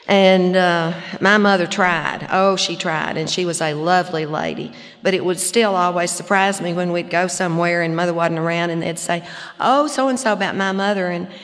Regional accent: Little Rock, Arkansas, United States; I was born and raised in Little Rock, and I came from an average middle-class family.

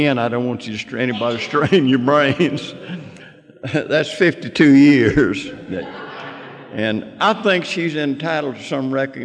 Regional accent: Mississippi, United States; I was born out in Calhoun County in the hills of Mississippi in March the 22nd, 1927.

